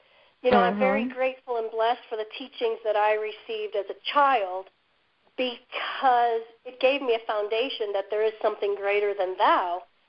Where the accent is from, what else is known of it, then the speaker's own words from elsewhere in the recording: Toledo, Ohio, United States; moved away as an adult; you know, where I grew up in Toledo, was not even heard of. So when I was about 20, I fled.